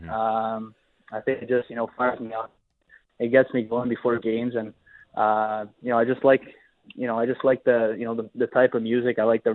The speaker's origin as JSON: {"language": "English", "country": "Canada", "tie": "born or raised there", "said": "I grew up in Canada, and, you know, I love the country."}